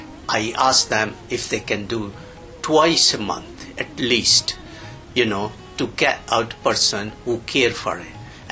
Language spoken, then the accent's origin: English; Bristol, South West England, United Kingdom; I'm from Bristol, South Gloucester.